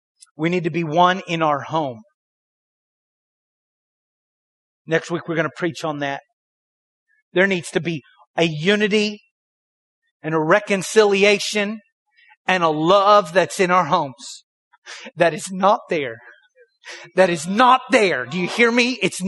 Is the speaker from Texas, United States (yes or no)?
yes; Waco, Texas, United States; I grew up in the Bible Belt. Raise your hand and raise up in the Bible Belt. Raise up in the Bible Belt in the blessed land of Waco, Texas.